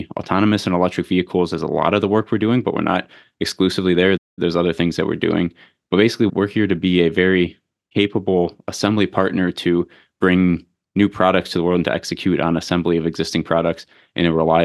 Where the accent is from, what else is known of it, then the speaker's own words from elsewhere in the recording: Detroit, Michigan, United States; Yeah, so I'm from the Metro Detroit area. Went to University of Michigan, studied mechanical engineering